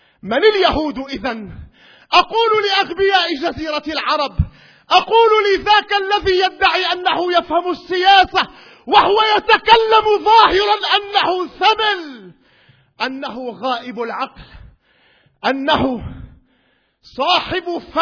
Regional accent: Syria; اللهم اجعل من كل فرد من أفراد بلدنا سورية الحبيبة

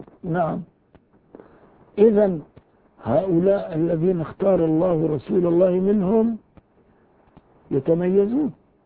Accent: Syria; أن أقول لك أنا من سوريا، أنا من هذا البلد

